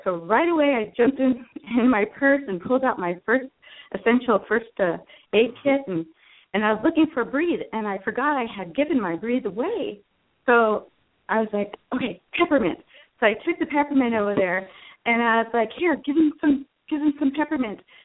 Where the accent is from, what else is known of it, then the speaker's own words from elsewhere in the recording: Arizona, United States; I'm from Arizona.